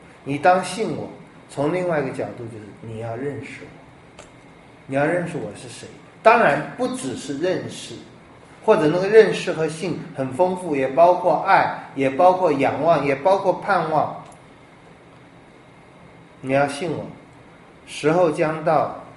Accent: Taiwan; 台湾人有很多的优点，我们很有礼貌，我们治理得很好，我们很会做生意，我们很会赚钱

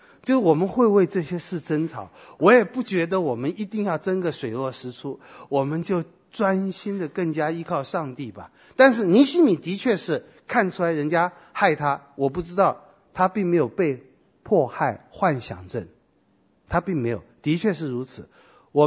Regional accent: China; 我相信了，反正我们中国人过一阵就会发明一个东西。

